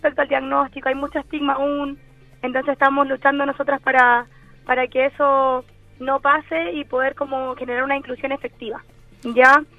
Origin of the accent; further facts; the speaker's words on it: San Carlos, Ñuble, Chile; also born or lived in Concepción; yo soy terapeuta ocupacional. Yo estudié en Concepción y cuando obviamente volví, yo soy de San Carlos, volví a San Carlos